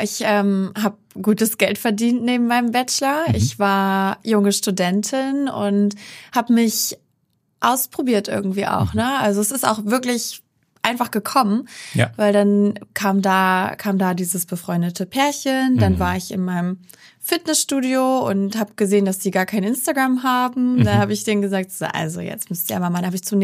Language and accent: German; Baltic coast, Germany; also born or lived in Bremen; now in Hamburg, Germany; Ja, das kann man in Hamburg eigentlich nicht sagen, aber ich bin an der Ostsee groß geworden.